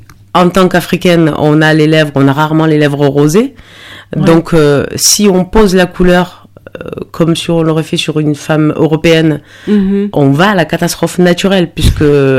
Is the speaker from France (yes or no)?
no; Morocco; quand on est d'origine ethnique africaine, ben moi, je suis marocaine et touareg.